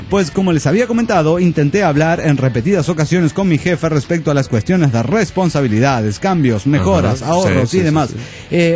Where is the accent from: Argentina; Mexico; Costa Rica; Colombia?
Mexico; Mexico City; Soy el Tacuben del DF mexicano.